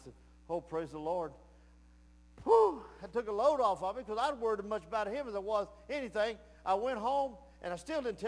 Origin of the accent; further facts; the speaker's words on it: Texas, United States; If you come down here, we're from Texas, and we're singing and preaching and teaching about Jesus.